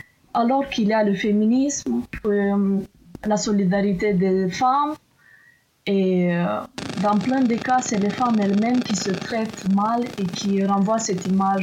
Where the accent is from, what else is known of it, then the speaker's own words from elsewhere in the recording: Moldova; now in France; Moi, je viens de la Moldavie, pays de l'Est, et je pensais que, comme nous, on est un pays conservatif